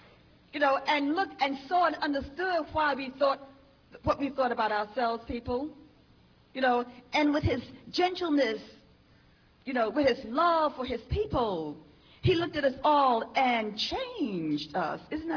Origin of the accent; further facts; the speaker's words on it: Harlem, New York, United States; we saw plenty of people before Malcolm growing up in Harlem, I did.